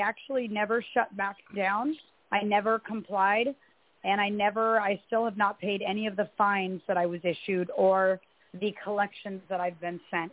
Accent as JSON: {"language": "English", "region": "Oregon", "country": "United States", "moved": "yes", "said": "Well, I'm from Oregon, but I don't live in Oregon now, praise the Lord."}